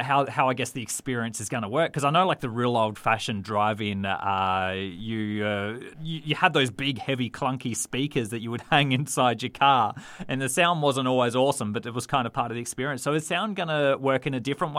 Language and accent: English; Queensland, Australia; where I grew up in Queensland.